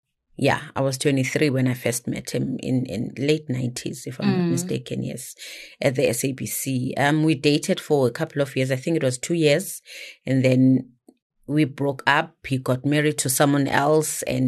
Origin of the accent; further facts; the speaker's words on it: Johannesburg, Gauteng, South Africa; also born or lived in Mdantsane, Eastern Cape; Originally, I'm from the Eastern Cape, Mdantsane. Mm-hmm. My parents moved here due to umsebenzi in the late 80s. So I practically grew up Johannesburg.